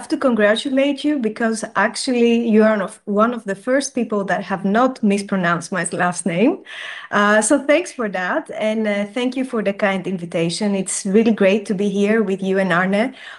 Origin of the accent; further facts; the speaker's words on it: Greece; English is a second language; moved away as an adult; now in Netherlands; my last name is Greek. Because I'm born and raised in Greece, but also growing more Dutch by the day as I have been living and working in the Netherlands for more than 13 years now.